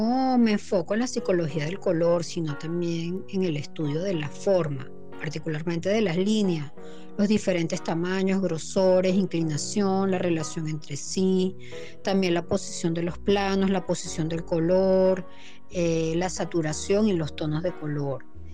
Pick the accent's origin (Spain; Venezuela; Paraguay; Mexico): Venezuela; se va a fortalecer nuestra identidad, la autoestima y nuestro arraigo como venezolanos.